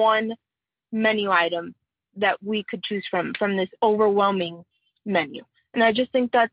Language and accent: English; Miami, Florida, United States; I'm here with my husband, Eric. We're from Miami.